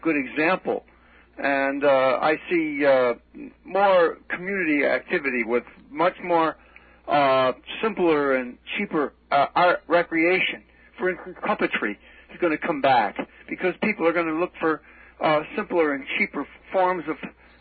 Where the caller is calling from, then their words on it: Manorville, New York, United States; Manorville.